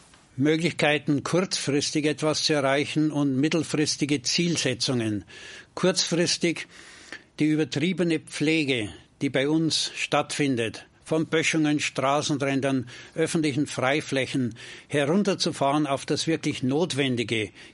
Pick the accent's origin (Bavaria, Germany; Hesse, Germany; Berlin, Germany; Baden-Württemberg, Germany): Bavaria, Germany; Und ich kann nur als Bayer hoffen, dass das Beispiel Schule macht und sich ausbreitet auf die übrigen Bundesländer.